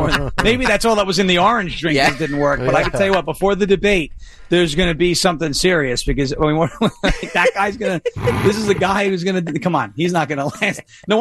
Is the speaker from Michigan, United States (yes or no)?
no; Pennsylvania, United States; I'm from Pennsylvania. Yeah, Hershey.